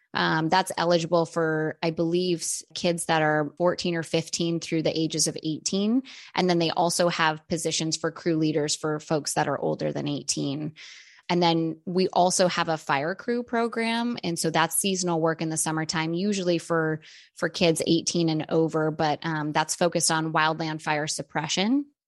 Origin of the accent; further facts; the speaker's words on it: St. Ignace, Michigan, United States; moved away as an adult; I grew up in Michigan. So I moved out to Oregon in 2009. But I grew up in the Upper Peninsula, a little town called St. Ignace, right above the Mackinac Bridge.